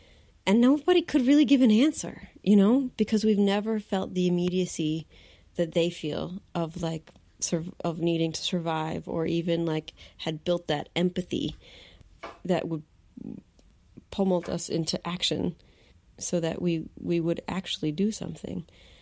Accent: United States; I hadn't been put in that situation before as a young person growing up in the United States.

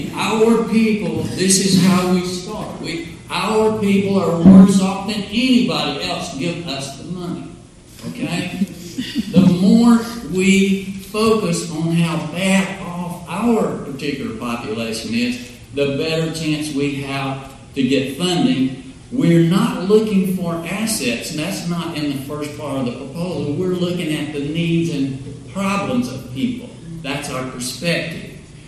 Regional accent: Scottsboro, Alabama, United States; I'm from a notorious southern town. I'm from Scottsboro, Alabama.

